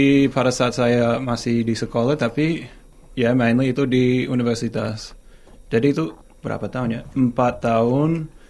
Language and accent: Indonesian; Sydney, New South Wales, Australia; Indonesian is a second language; saya berasal dari Sydney, Australia. Pada saat ini saya bekerja sebagai peneliti, dan sebelum itu saya kuliah di Departemen Kajian Indonesia di Universitas Sydney.